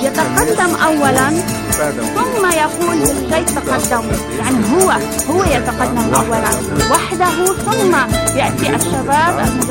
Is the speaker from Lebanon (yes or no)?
yes; Lebanon; الإنسان الصميع عندنا بلبنان في مثل لبنان كتير حلو